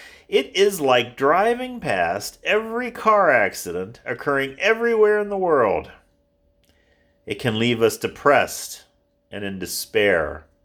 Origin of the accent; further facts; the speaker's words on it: Ohio, United States; from San Diego to Pittsburgh to Chicago, and finally back to this, my home state of Ohio.